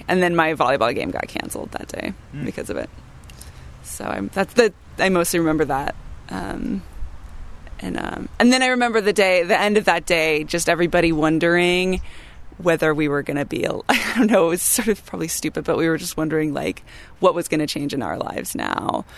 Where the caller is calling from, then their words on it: San Jose, California, United States; I should say I'm speaking from the Bay Area and that I went to high school in San Jose, so we were pretty far away.